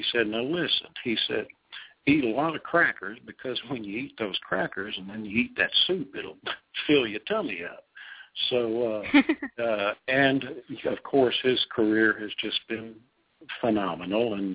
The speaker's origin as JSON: {"language": "English", "town": "Texas City", "region": "Texas", "country": "United States", "tie": "born or raised there", "said": "Started playing locally in some of the small little venues down in my hometown of Texas City, Texas, and playing in the pizza parlors and that sort of thing."}